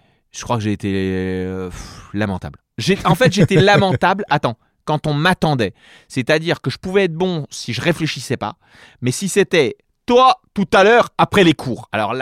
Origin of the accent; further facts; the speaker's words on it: Corsica, France; Alors, j'ai grandi en Corse, donc il faut expliquer que ah, en oui, voilà. Corse, ça bagarre.